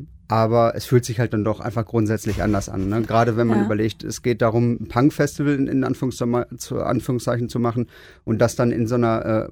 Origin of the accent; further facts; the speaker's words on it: Dortmund, North Rhine-Westphalia, Germany; ich bin halt gebürtiger Dortmunder und bin damit halt aufgewachsen, von Jugendlichalter an.